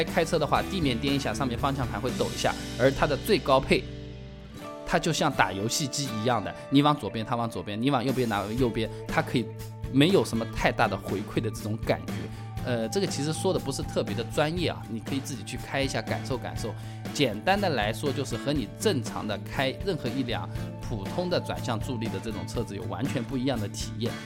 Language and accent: Chinese; China; 放在一起其实非常适合我们中国人